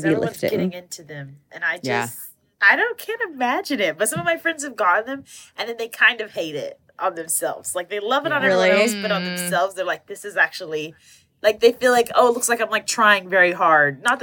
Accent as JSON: {"language": "English", "region": "Tennessee", "country": "United States", "lives_now": "Los Angeles, United States", "said": "I'm from Tennessee originally, though. And then LA for the past, like, 9 years."}